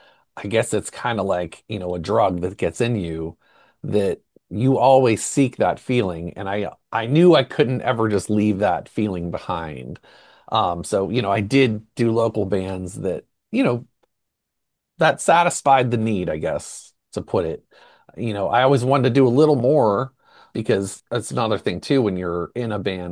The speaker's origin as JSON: {"language": "English", "town": "Pittsburgh", "region": "Pennsylvania", "country": "United States", "tie": "born or raised there", "said": "I'm playing an album release show in Pittsburgh, obviously my hometown, on July 11th."}